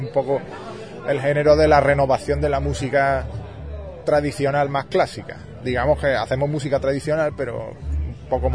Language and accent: Spanish; Spain; Simplemente porque somos españoles que hacemos música irlandesa.